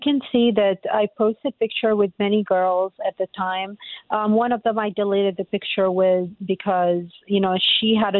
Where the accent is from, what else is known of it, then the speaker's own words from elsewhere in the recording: Iraq; I always say this to, you know, to the people who are not born and raised in Iraq.